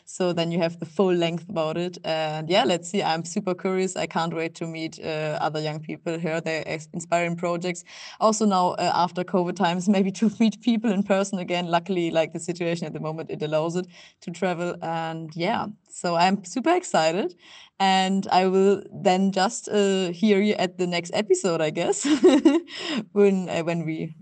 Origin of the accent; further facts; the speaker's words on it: Germany; English is a second language; I'm from Germany